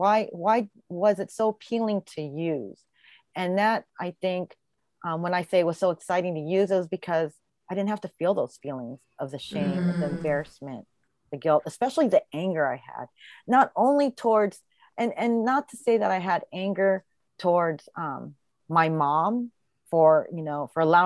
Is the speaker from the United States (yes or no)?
no; Philippines; And being Asian, it was so instilled, or being Filipino, it was so instilled to have education as your priority.